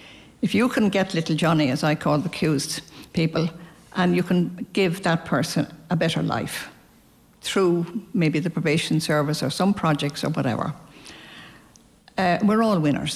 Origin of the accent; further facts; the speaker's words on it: Dublin, Leinster, Ireland; also born or lived in Wexford; I was born in Wexford, but I lived most of my life in Dublin.